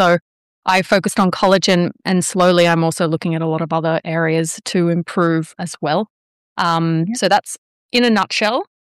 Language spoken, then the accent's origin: English; Australia; moved away as an adult; I came here from Australia. I'm originally Australian. I came here to do my PhD